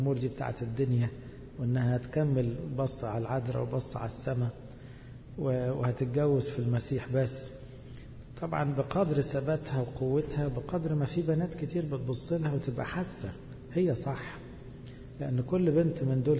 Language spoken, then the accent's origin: Arabic; Egypt; انتوا عندكم ضغط غير الضغط اللي عندنا في مصر